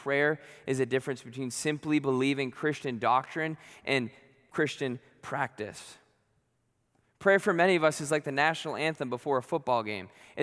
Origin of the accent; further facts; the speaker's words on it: New Hampshire, United States; So I'm originally from New Hampshire. So what that meant is going to college in Florida, about twice a year, I would embark on a harrowing 24-hour drive.